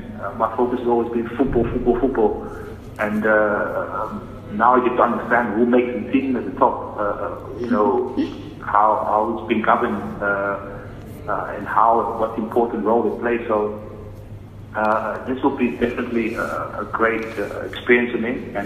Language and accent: English; Cape Town, Western Cape, South Africa; I came from the Cape Flats. I know what it's like.